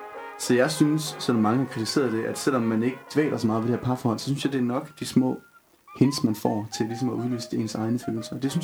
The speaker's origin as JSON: {"language": "Danish", "region": "Jutland", "country": "Denmark", "said": "Jeg ved ikke, om jeg kan have lagt skjul på det her, men jeg er jo fra Jylland."}